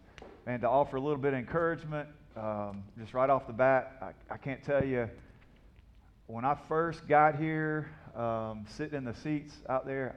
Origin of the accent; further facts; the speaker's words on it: Huntsville, Alabama, United States; You know, I was raised here in Huntsville, Alabama, and I had a great family.